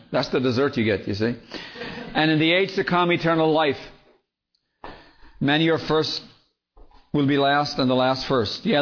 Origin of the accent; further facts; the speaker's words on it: Ireland; moved away as an adult; I grew up in Ireland, you know, and I left my family, a very close family I have over there, left it all behind to come over here